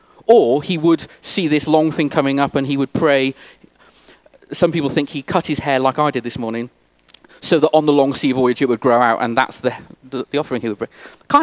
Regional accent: Wales, United Kingdom; now in England; I don't have to stop being a Welsh guy who loves rugby and used to hate the English and is learning how to repent of that. I'm married to an English lady, I have three English children, and I'm stood here in England.

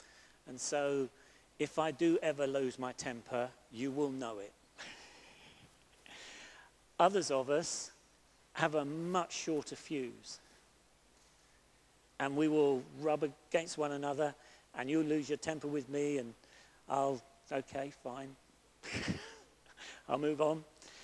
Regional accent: England, United Kingdom; We particularly, as English people, have got a bit more to learn about that.

